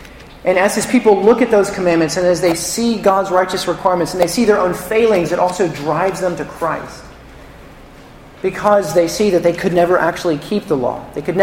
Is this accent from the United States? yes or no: yes; Alabama, United States; And I assure you that this is not simply because I'm from Alabama and math is not my strong suit.